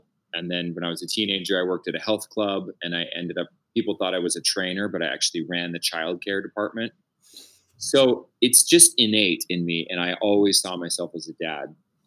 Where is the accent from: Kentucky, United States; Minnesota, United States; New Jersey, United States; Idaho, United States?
Idaho, United States; Growing up in Northern Idaho, very poor, I didn't have a lot